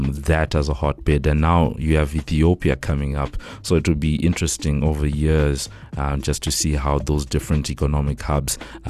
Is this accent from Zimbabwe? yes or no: yes; Zimbabwe; I'm from Zimbabwe personally, so it's good to get a sense of what's going on there.